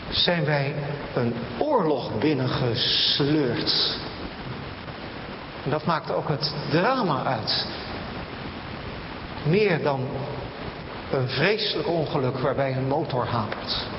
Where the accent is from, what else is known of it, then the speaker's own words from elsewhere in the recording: Netherlands; En dat wij als Nederlanders ons zo lang koesterend in rust en vrede op nationaal niveau nu ook de arena zijn binnengeleid.